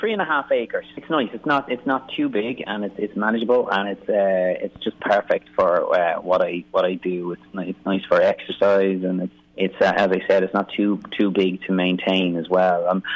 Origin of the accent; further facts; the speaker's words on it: Bray, County Wicklow, Ireland; also born or lived in Dublin; I grew up in Bray, County Wicklow. And that's one of the biggest towns in Ireland. And it's quite a bustling place, and I've lived in Dublin City